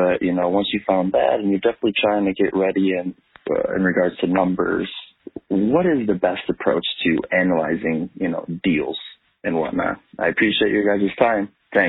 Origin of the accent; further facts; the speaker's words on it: Milwaukee, Wisconsin, United States; I'm from Milwaukee, Wisconsin.